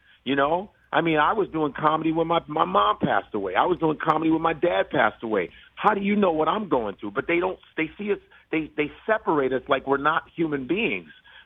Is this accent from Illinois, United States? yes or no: yes; Chicago, Illinois, United States; growing up in Chicago, I would stay up later than most kids. And my father would be like, and, you know, I'm Nigerian.